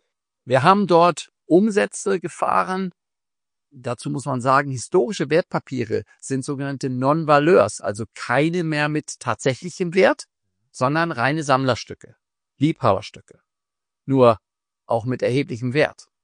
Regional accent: Lütjensee, Schleswig-Holstein, Germany; ich bin aufgewachsen in der Zeit. Da war in Schleswig-Holstein, aufgewachsen in Lütjensee, also bei Arnsburg in Schleswig-Holstein, bei den Eltern.

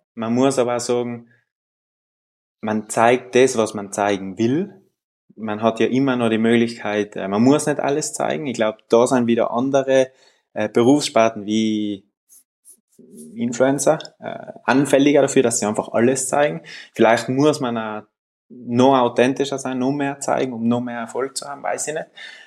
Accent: Weißenbach, Trentino-Alto Adige, Italy; Ich bin auf einem Bauernhof aufgewachsen in Südtirol, in einem ganz kleinen Bergdörfel, Weißenbach im Ahrental.

